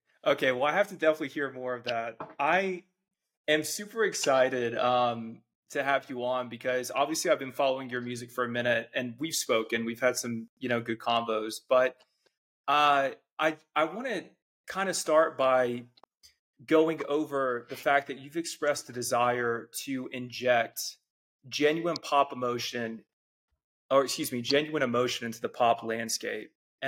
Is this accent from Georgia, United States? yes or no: yes; Atlanta, Georgia, United States; accent: southern; It's kind of like I'm from Atlanta, so people kind of say that too.